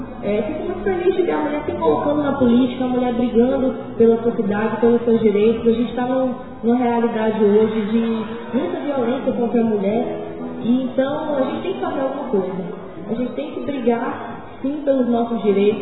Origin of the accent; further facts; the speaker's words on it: Anápolis, Goiás, Brazil; Estou dessa região, sou nascida em Anápolis, criada nessa região, sempre foi o meu domicílio.